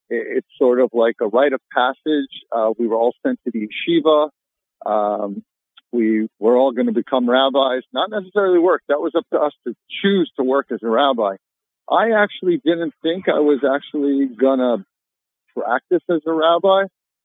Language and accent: English; Atlantic City, New Jersey, United States; So I grew up in the Atlantic City, New Jersey area, which is